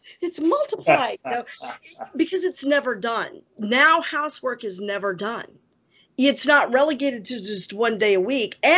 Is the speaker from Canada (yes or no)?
no; Ireland; You know, I'm Irish. Just look at my eyes.